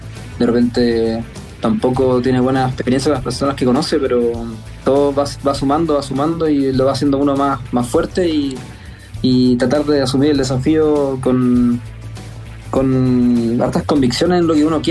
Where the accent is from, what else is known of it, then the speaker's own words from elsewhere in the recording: Concepción, Biobío, Chile; born there; Sí, soy nacido en Concepción. Y no, me identifico mucho con la ciudad.